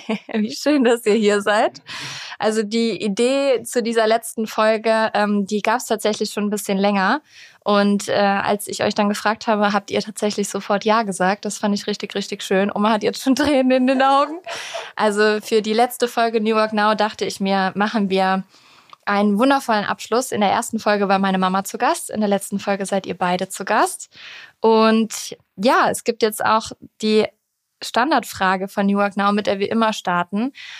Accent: Eschweiler, North Rhine-Westphalia, Germany; In den 70er Jahren haben sie in Eschweiler bei Aachen ein Fliesenfachgeschäft gegründet, das ist meine Heimatstadt

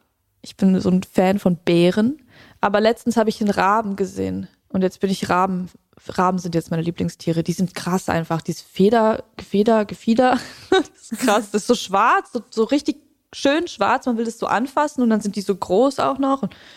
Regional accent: Neuss, North Rhine-Westphalia, Germany; Ich komme aus Neuss, also geboren in Neuss

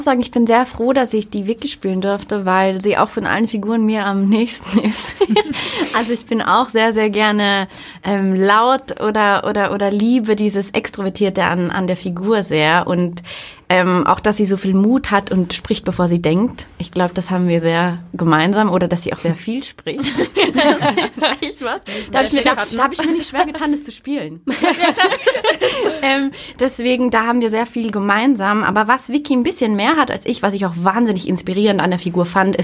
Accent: Vienna, Austria; nach Wien kommen, zu mir, in meiner Heimatstadt

